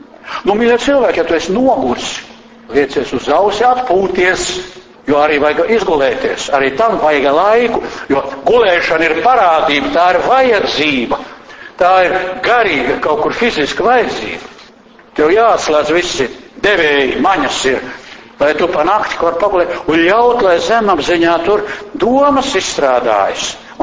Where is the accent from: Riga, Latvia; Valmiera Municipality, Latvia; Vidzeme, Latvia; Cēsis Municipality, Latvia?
Valmiera Municipality, Latvia; Valmiera; Es arī atceros, es atbraucu no Pāķiem, no Valmieras, vai ne?